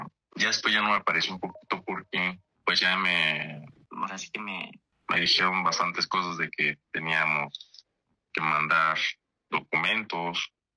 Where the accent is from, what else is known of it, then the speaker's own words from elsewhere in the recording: Morelos, Mexico; No, yo dije, no, soy de Morelos, ¿no?